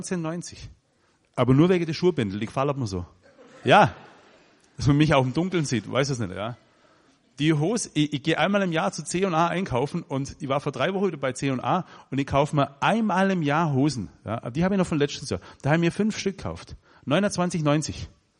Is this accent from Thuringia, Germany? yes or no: no; Baden-Württemberg, Germany; Und dieser Ort, wo ich herkomme, war vor 150 Jahren der ärmste Ort in Württemberg. In diesem ärmsten Ort waren wir mit die Ärmsten. Also vor euch steht der Super-GAU an württembergischer Armut.